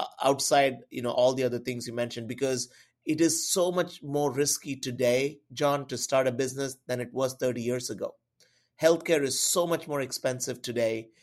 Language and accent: English; India; moved away as an adult; Like, I, you know, I immigrated from India. I didn't come with a nest egg or a cushion that I could fall back on.